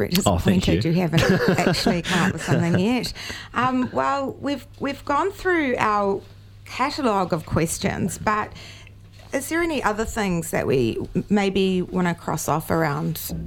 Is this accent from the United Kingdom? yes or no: no; New Zealand; as a New Zealander, I've grown up as seeing Tiki as an embryonic symbol